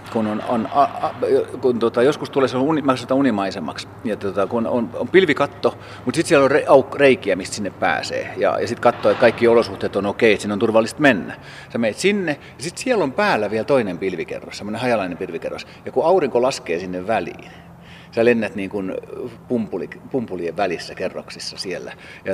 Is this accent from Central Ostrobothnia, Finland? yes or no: no; Pori, Satakunta, Finland; born there; mä oon syntynyt Poriin, Porissa, Porin kiitotien jatkeelle siihen.